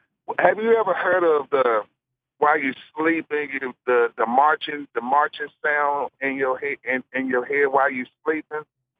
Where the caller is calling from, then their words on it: Memphis, Tennessee, United States; Hey, Brian. … from Memphis, Tennessee.